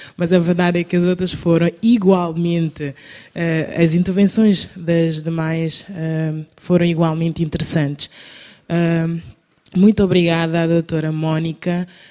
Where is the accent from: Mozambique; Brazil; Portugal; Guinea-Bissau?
Guinea-Bissau; É importante, sim, eu sou da Guiné-Bissau, é importante